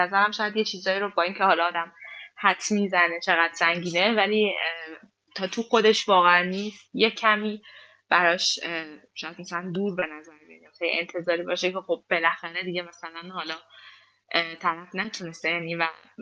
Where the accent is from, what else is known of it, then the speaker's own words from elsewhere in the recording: Mashhad, Razavi Khorasan, Iran; حتی من الان مشهدی هستم